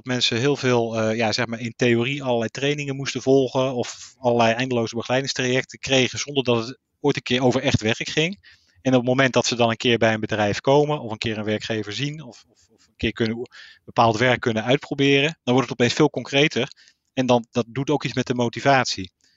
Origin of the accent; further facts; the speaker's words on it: Rotterdam, South Holland, Netherlands; Ik kom uit Rotterdam.